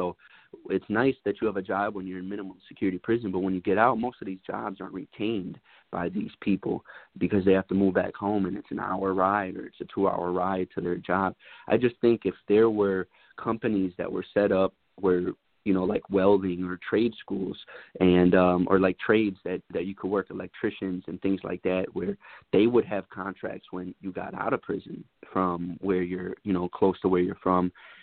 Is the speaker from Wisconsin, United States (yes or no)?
yes; Wisconsin, United States; I'm from Wisconsin, but most of them are from the hood in Milwaukee